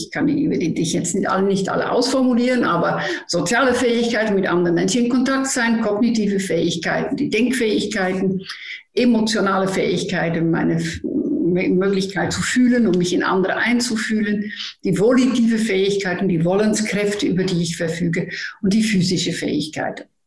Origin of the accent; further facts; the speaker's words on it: Netherlands; German is a second language; Aber irgendwoher bin ich immer noch Holländerin. Ich komme ja eigentlich aus Holland.